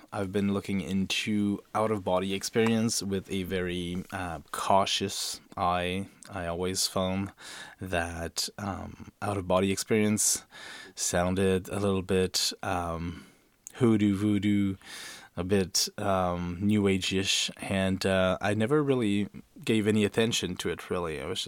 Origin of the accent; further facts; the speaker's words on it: Canada; but as a Canadian, I feel quite close to the political system.